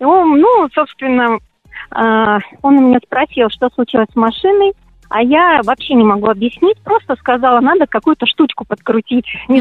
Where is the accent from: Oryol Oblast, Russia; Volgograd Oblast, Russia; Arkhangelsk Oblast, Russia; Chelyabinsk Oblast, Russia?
Oryol Oblast, Russia; Oryol; Я из Орла.